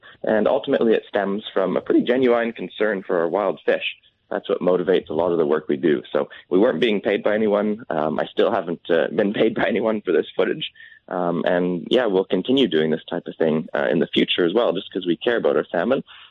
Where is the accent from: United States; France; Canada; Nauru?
Canada; British Columbia; But I grew up in the Discovery Islands, and that's kind of ground zero for the salmon farming industry.